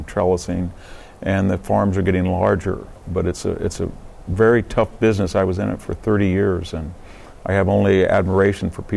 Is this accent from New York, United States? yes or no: no; Selma, California, United States; Yeah, I mean, I grew up in Selma. I live in Selma.